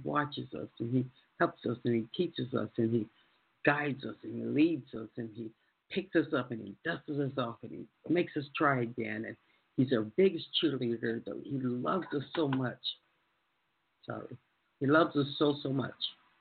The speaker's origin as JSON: {"language": "English", "town": "Chicago", "region": "Illinois", "country": "United States", "said": "I love music and I love house music because I'm from Chicago, so I'm an old house head, as we say here."}